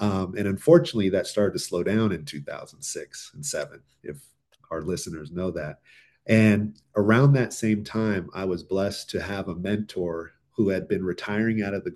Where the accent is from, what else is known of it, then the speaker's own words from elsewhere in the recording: Thousand Oaks, California, United States; I'm born and raised in the Ventura County. I grew up in Thousand Oaks.